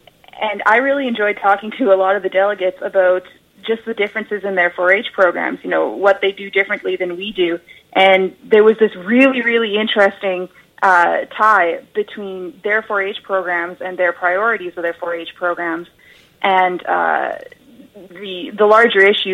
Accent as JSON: {"language": "English", "region": "Manitoba", "country": "Canada", "tie": "born or raised there", "said": "when I was growing up in Manitoba, obviously in rural Manitoba, I was part of 4-H"}